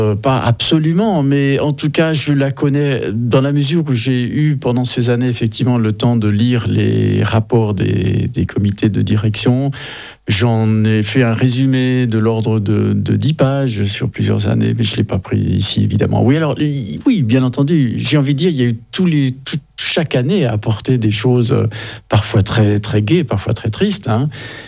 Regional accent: Nouvelle-Aquitaine, France; now in Switzerland; je suis effectivement double national, donc je suis d'origine charentaise et en même temps originaire de Sigrisville par mon épouse.

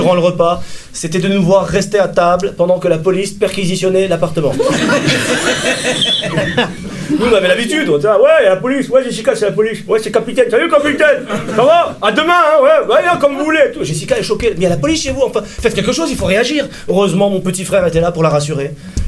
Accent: France; born there; je suis né en France, j'ai fait mes études en France, je paie mes impôts en France.

